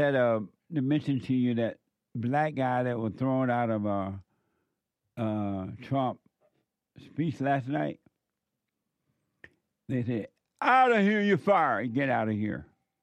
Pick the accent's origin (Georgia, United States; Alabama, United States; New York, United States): Alabama, United States; when I was growing up in Alabama, Atlanta was like 2 hours away, I believe, from where I lived.